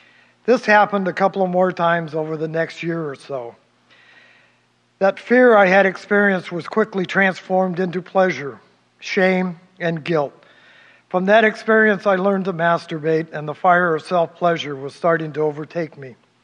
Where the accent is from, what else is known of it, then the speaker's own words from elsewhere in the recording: Portland, Oregon, United States; born there; I was born in Portland, Oregon, the youngest of three children.